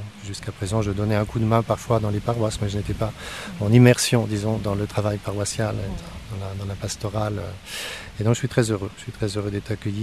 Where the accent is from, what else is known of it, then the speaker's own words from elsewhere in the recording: Pays de la Loire, France; also born or lived in Paris; Alors, moi, personnellement, je suis français. Je suis de Loire-Atlantique. J'ai beaucoup vécu à Paris, où je travaillais.